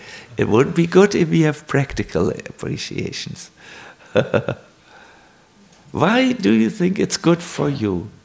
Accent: Germany; English is a second language; we come from Germany, we are a little stubborn

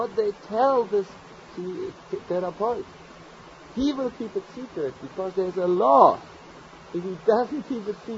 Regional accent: Serbia; We have our habits. You know, we are people from the Balkan regions.

